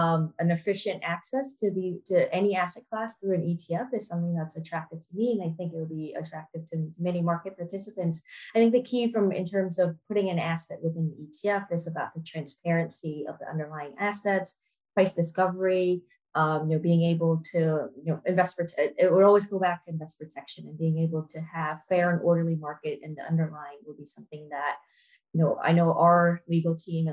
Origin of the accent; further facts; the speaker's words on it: Vietnam; moved away; I grew up in Vietnam, so we didn't go to a lot of concerts, and I moved here when I was a little bit older.